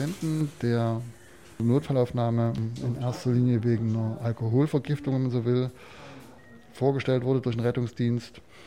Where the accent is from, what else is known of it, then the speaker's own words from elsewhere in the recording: Chemnitz, Saxony, Germany; Ich komme aus Karl-Marx-Stadt, aus Reichenbrand, aus Chemnitz